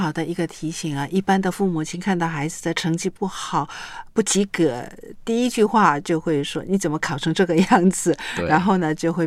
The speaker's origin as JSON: {"language": "Chinese", "country": "China", "said": "因为我发现我们中国人呢"}